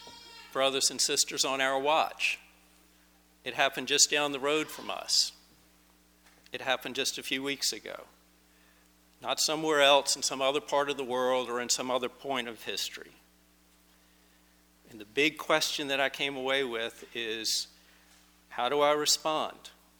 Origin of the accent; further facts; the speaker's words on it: Richmond, Virginia, United States; We both grew up in Richmond. He grew up on the East End. I grew up in the West End.